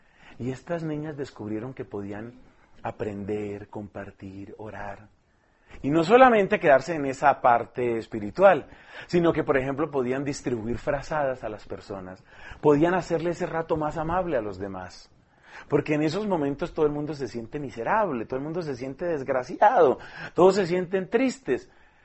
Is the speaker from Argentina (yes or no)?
no; Colombia; a nosotros nos han tocado como colombianos otras cosas.